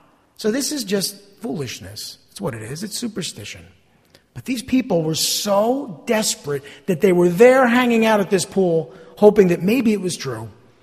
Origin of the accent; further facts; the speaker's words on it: West Orange, New Jersey, United States; the church I grew up in West Orange